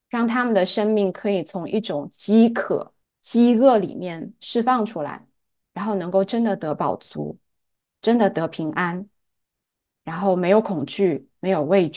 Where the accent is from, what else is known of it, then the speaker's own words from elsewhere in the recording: China; 因为我其实就是中国大陆长大，然后工作生活